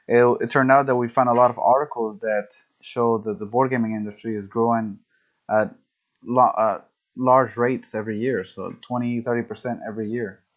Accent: Venezuela; English is a second language; now in United States; Our home is Venezuela, or I was raised in Venezuela with my family.

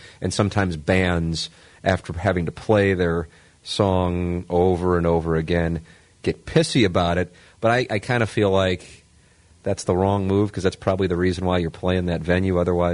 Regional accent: St. Louis, Missouri, United States; because it reminds me of growing up in St. Louis Hills.

